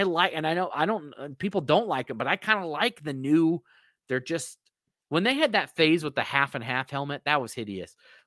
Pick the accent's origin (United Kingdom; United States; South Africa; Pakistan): United States; North Carolina; I grew up in North Carolina. There's no team.